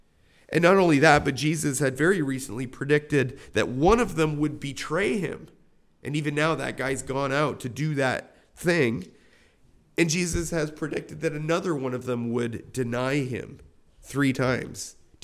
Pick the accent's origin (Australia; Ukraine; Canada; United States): Canada; Binbrook, Ontario; also born or lived in Toronto; You know, Toronto technically is not my hometown. I was born there. But I was raised in the tiny one-stoplight village of Binbrook, Ontario. I think of the hometown that I grew up in the 80s.